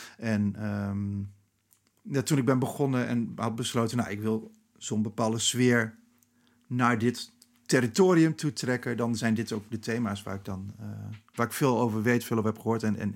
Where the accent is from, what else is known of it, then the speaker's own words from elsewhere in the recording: Gelderland, Netherlands; born there; Toen ik ging schrijven over mijn geboortestreek kon ik daar niet omheen. Zeker in die Achterhoek